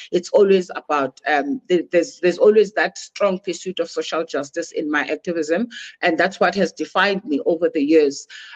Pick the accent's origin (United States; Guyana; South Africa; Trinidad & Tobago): South Africa; Bizana, Eastern Cape; I am a South African born in the a place called Bizana. It's a small town in the Eastern Cape. I grew up there, and I originally emerged from the Eastern Cape.